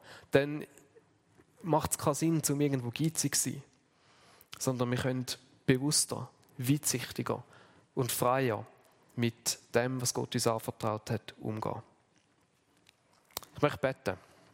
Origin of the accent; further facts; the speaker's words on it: Switzerland; als Schweizer, wir haben eines der höchsten Pro-Kopf-Einkommen, die es überhaupt gibt.